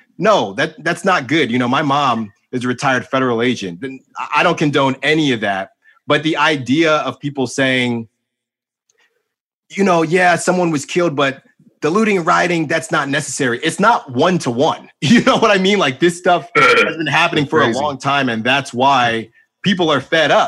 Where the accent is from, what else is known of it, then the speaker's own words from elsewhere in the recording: Concord, United States; I grew up in Concord, you know, I played baseball.